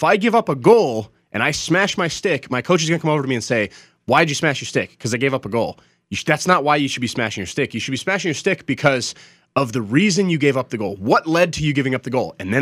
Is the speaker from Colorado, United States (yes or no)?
yes; Colorado Springs, Colorado, United States; I grew up in Colorado Springs and Denver area, so I was an Avs fan.